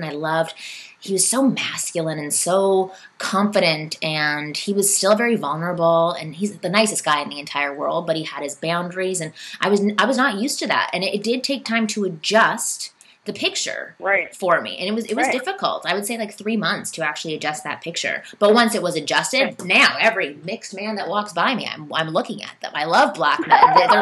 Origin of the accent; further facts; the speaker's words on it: Toronto, Ontario, Canada; I came from Toronto and I was immersed in a world of, like, I'm Jewish